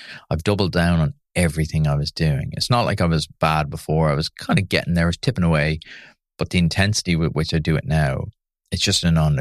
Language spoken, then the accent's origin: English; Munster, Ireland; Like, I grew up in Tip. It's a very traditional community.